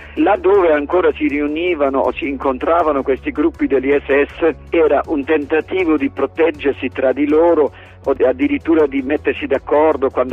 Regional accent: Germany; Italian is a second language; now in Italy; io sono tedesco

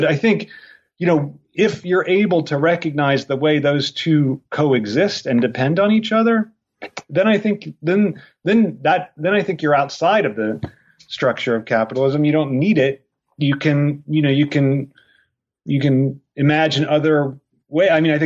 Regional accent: Ireland; I am Irish.

